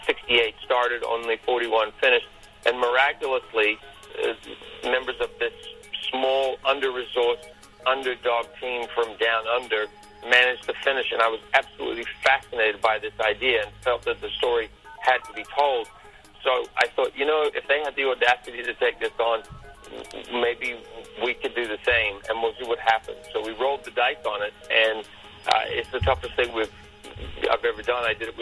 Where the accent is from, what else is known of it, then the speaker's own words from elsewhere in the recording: Christchurch, Canterbury, New Zealand; Turns out that this New Zealand rider is from my hometown in Christchurch, New Zealand, where I'm from.